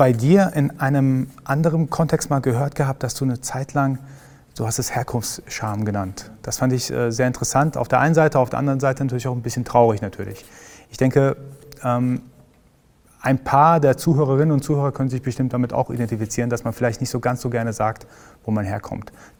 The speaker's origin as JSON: {"language": "German", "country": "Iran", "said": "ich komme aus dem Iran."}